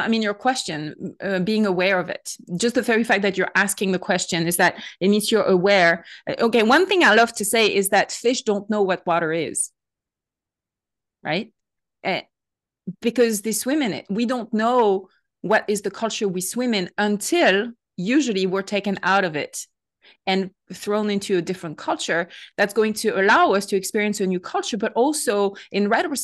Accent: France; English is a second language; now in United States; I'm French, as you might hear from my accent. And so even though I currently live in the States, I'm living in a different culture.

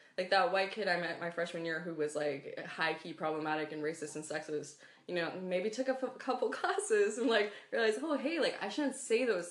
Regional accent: New England, United States; I'm from the Northeast, like, New England area, so, like, I was always exposed to, like, a lot of different cultures and stuff like that.

